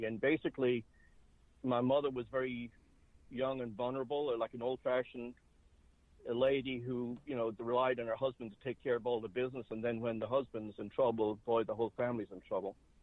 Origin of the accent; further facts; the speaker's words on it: Ireland; now in Massachusetts, United States; I'm living in Massachusetts. I'm originally from Ireland. I've been living here since 1978.